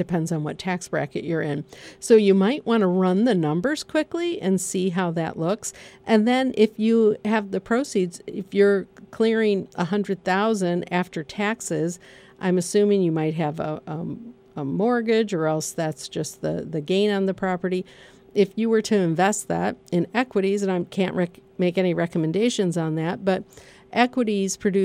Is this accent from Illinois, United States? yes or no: no; Kalamazoo, Michigan, United States; But I'm from Kalamazoo, and Kalamazoo is a great college town, too.